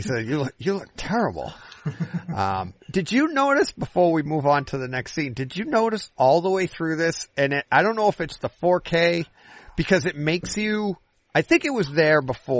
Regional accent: Boston, Massachusetts, United States; I'm from Boston.

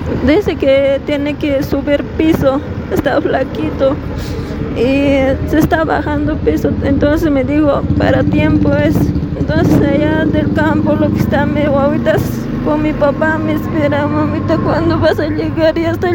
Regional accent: San Pedro de Macha, Potosí, Bolivia; Yo soy de San Pedro de Macha, más arriba se llama Bandurane. Yo vivo sola, tengo 4 ovitas. Y mi hijita, así estábamos viviendo en campo.

